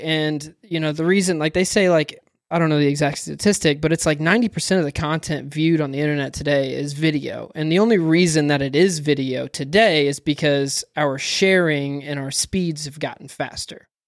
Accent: Philpott, Kentucky, United States; also born or lived in Evansville; So I was actually born in Evansville, moved to Philpott, Kentucky, lived there for about 5 years.

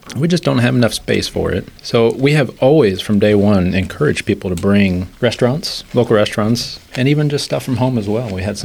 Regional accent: Missouri, United States; now in Henderson, United States; I grew up just outside of St. Louis.

